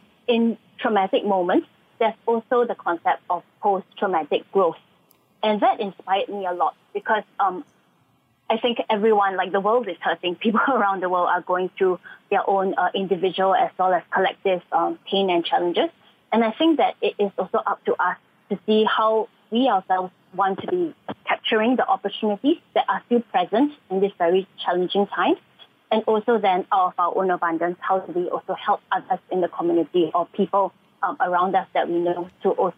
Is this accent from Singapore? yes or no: yes; Singapore; also born or lived in Malaysia; So you're right to say that I'm Singaporean. So while, you know, my life and my work has been based in Malaysia, I've actually spent the last 4 months now locking down and also spending this past couple of months in Singapore.